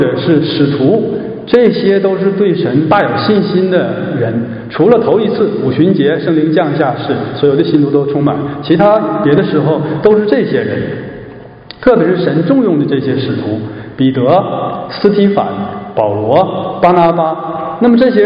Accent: Northeast China, China; accent: Northeastern Mandarin; 当然我会讲东北话

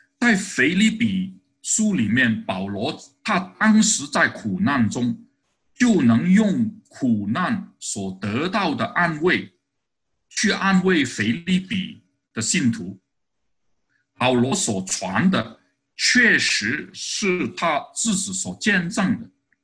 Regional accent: Hong Kong; 我可以说是香港的50后出生的人。我是在60年代到70年代在香港就是成长的。

